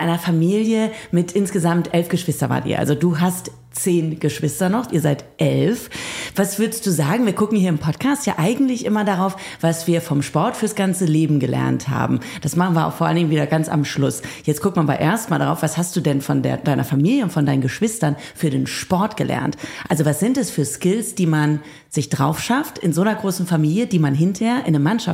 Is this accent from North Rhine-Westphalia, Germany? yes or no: yes; North Rhine-Westphalia, Germany; wie man bei uns zu Hause in Ostwestfalen sagen